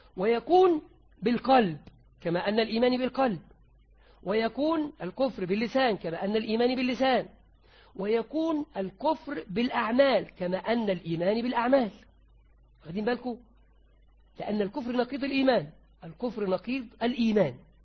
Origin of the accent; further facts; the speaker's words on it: Egypt; ده كانت عندنا في مصر